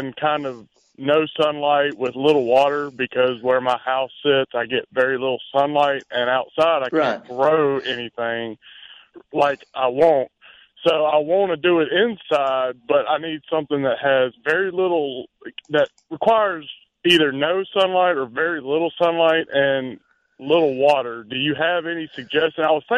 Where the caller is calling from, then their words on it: Forest, Mississippi, United States; No, I'm calling from Forest, Mississippi.